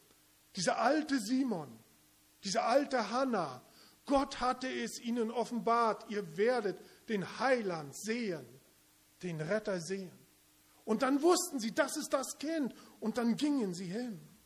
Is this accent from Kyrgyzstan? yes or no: yes; Kyrgyzstan; Aus dem Kontext, wo ich herkomme, aus Kirgisistan, da wird Trinität, Dreieinheit oftmals so gedacht, Gott Vater, Maria und Jesus.